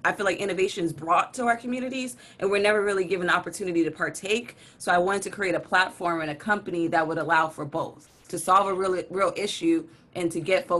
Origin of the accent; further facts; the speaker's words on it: Los Angeles, California, United States; Like I'm from South Central Los Angeles. We don't have a lot of jobs here or a lot of opportunity.